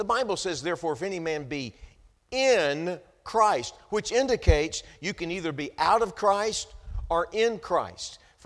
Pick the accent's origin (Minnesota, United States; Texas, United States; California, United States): Texas, United States; But Texas is our home. I grew up in Texas, and about 5 years, a little over 5 years ago, we moved back there.